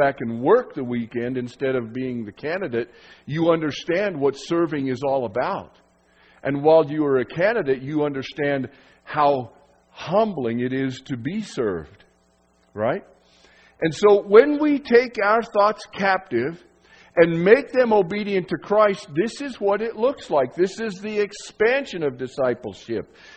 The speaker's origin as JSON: {"language": "English", "region": "Colorado", "country": "United States", "said": "I'm from Colorado."}